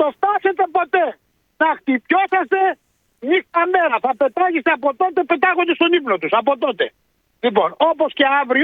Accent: Diminio, Peloponnese, Greece; Και επιστρέφω τώρα εδώ στα μέρη μου λίγο στο Δημηνιό.

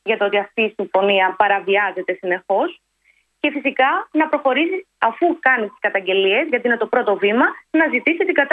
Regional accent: Macedonia, Greece; Και ως Ευρύτησα και ως Μακεδόνισσα έχω ιδιαίτερη ευαισθησία στο θέμα αυτό.

